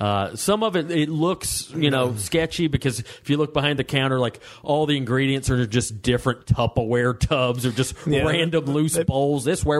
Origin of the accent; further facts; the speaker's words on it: Waleska, Georgia, United States; where I grew up in Waleska, like I said, we had one little gas station.